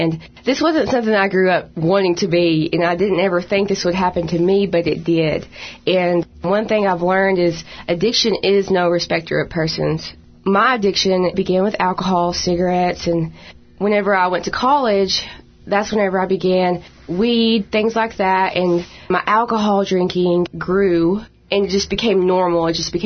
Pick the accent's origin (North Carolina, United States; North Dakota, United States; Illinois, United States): North Carolina, United States; I grew up in Yancey County, North Carolina, and I am here to tell y'all a little bit about how God has brought me out of my addiction.